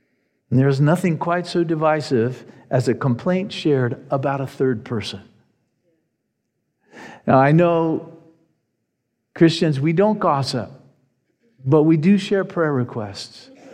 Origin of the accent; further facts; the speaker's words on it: Pacific Palisades, California, United States; I remember when I was a young man, maybe around 10 years old. I grew up in Pacific Palisades.